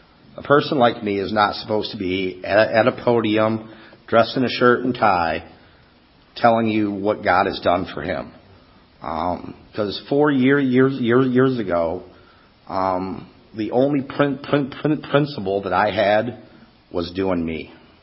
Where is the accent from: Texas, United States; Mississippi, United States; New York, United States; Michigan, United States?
Michigan, United States; I'm not from Philly. I'm from Detroit. Actually, I'm from a small farm town outside of Detroit. And pretty much the town was you either farmed or you played sports.